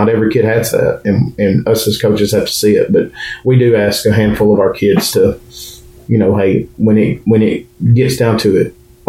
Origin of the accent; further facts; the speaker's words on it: Haleyville, Alabama, United States; born there; I was born in Haleyville in September of 1980.